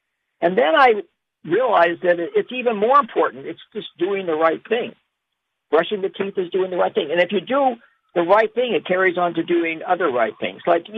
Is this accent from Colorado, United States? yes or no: yes; Colorado, United States; now in New York City, United States; Well, you know, I mean, I grew up Jewish. I am Jewish. I live in New York City, big surprise. And I grew up in Colorado.